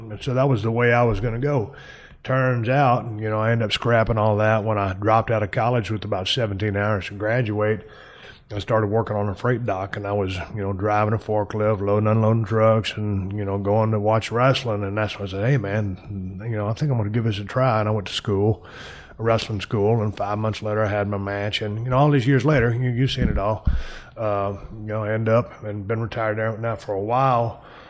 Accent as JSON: {"language": "English", "town": "Edna", "region": "Texas", "country": "United States", "tie": "born or raised there", "also_born_or_lived": "Victoria", "said": "I grew up down in Edna, and we lived in Victoria for a while"}